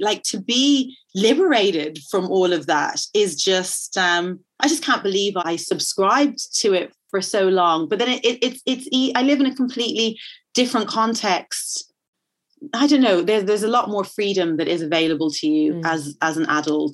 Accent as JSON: {"language": "English", "country": "Ireland", "tie": "born or raised there", "said": "there is so much that I love about and loved about growing up in Ireland, about being a teenager, about being a kid and being a teenager in Ireland, you know."}